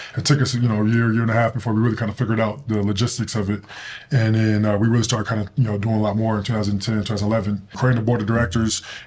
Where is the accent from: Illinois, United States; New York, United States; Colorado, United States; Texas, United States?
Colorado, United States; Denver; Denver, Colorado.